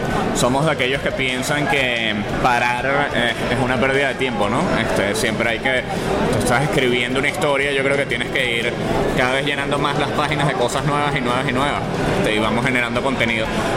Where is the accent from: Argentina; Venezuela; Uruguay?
Venezuela; represente el momento en el que estamos viviendo como personas, como músicos, y como venezolanos